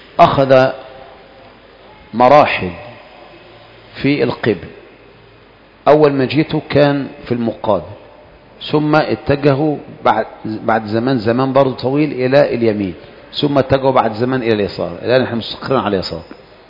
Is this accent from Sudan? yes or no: no; Egypt; ولهذا انتشرت عندنا في مصر مسألة النية هذه